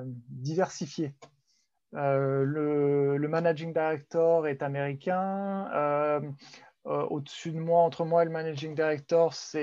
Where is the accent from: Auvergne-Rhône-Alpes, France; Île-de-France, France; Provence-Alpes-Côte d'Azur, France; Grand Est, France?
Île-de-France, France; Meaux; moved away as an adult; also born or lived in Paris; now in United States; Région parisienne, je suis né à Meaux, dans le 77, en Seine-et-Marne. J'ai passé une grosse partie de mon enfance là-bas. Et puis Paris, presque une quinzaine d'années, jusqu'à 2008